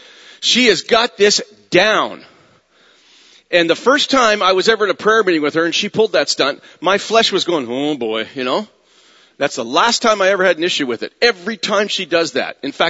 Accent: Windsor, Ontario, Canada; Okay, so we're both from Windsor

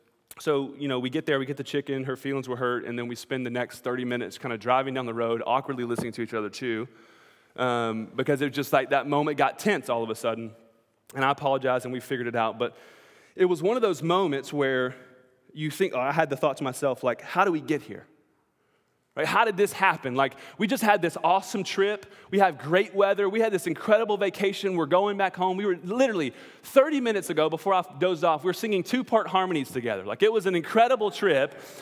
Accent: Georgia, United States; We grew up in South Georgia

